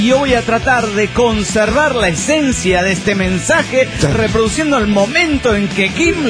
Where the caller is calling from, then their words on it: General Belgrano, Buenos Aires Province, Argentina; de General Belgrano, Buenos Aires, Argentina.